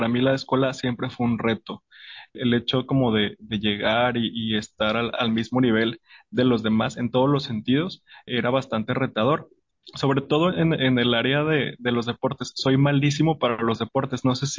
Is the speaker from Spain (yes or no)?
no; Monterrey, Nuevo León, Mexico; born there; Te cuento que yo nací en Monterrey, en una familia pues muy normal, considero yo.